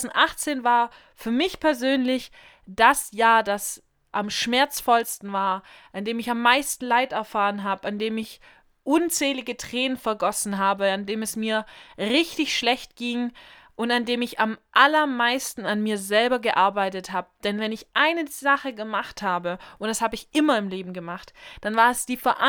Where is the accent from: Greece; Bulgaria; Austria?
Bulgaria; also born or lived in Germany; Ich bin nun mal keine ganze Deutsche. Ich bin einfach Bulgarin und ich bin auch eine Deutsche, also halb-halb. Für mich eigentlich sogar voll-voll, weil ich liebe beide Länder über alles und ich bin sehr stolz auf beide Nationalitäten